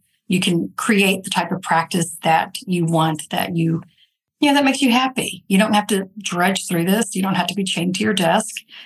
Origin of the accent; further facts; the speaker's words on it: Dallas, Texas, United States; I'm originally from Dallas, so I know your stomping grounds, although it looks very different from when I lived there.